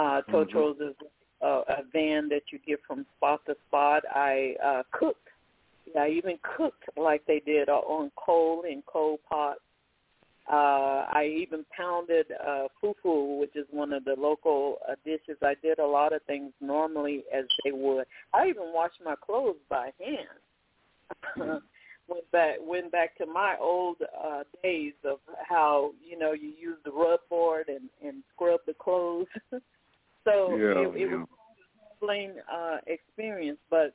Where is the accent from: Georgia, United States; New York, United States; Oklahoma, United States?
Oklahoma, United States; also born or lived in Irving, Texas; because I lived in Texas as well. I started out in Irving, Texas, but I grew up in Oklahoma.